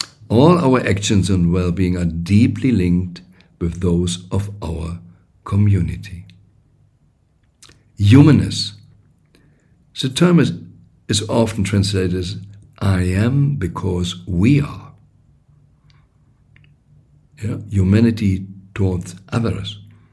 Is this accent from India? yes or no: no; Germany; I am a German growing up in the Christian world, even if I didn't really be, I would say, a strong churchgoer or whatever